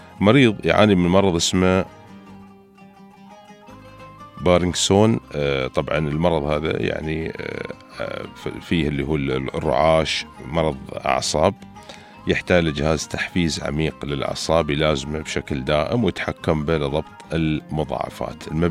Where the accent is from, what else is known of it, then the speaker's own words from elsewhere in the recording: Dubai, United Arab Emirates; نتكلم عن بلدنا الإمارات العربية المتحدة، نتكلم عن إمارتنا الحبيبة دبي اللي تلهمنا يوميا